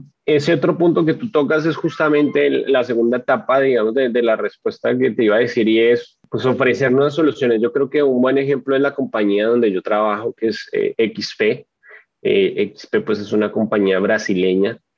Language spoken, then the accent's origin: Spanish; Colombia; yo que soy colombiano